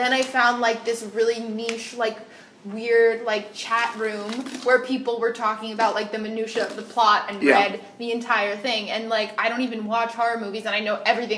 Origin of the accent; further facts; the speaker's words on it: Brooklyn, New York, United States; It was fun. Brooklyn, like, people always make fun of it.